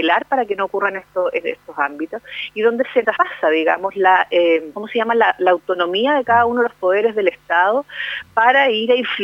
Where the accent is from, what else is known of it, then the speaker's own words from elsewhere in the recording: Chile; hay muchos chilenos y chilenas que queremos seguir profundizando la democracia